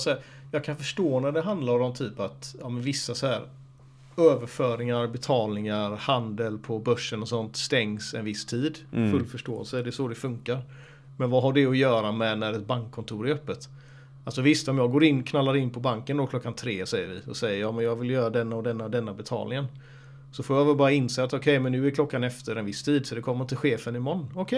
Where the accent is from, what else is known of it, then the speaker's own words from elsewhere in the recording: Gothenburg, Västra Götaland County, Sweden; jag är från Angered. Så bara, men det är jag med från början, Gårdsten typ.